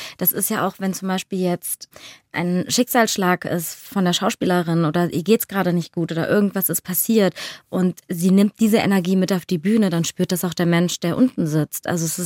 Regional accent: Mönchengladbach, North Rhine-Westphalia, Germany; Ja, das geht nicht anders, wenn man in Mönchengladbach groß wird, na klar.

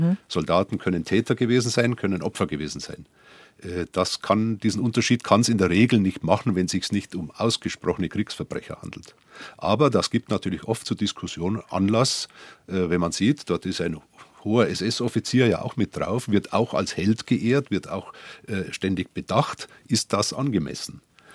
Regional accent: Dachau, Bavaria, Germany; ich bin ja aus Dachau und war auch 10 Jahre Kreisheimatpfleger von Dachau.

